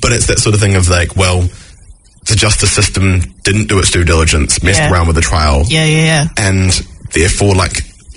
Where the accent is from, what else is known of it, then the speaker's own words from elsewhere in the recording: Jamaica; as proud as I am as a Jamaican